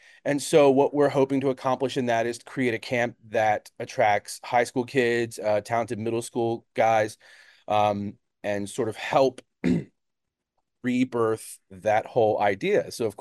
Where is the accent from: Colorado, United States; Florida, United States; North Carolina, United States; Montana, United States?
North Carolina, United States; now in Wichita, United States; So we started as a brass quintet back in 2016 in my hometown of North Carolina, my wife and I.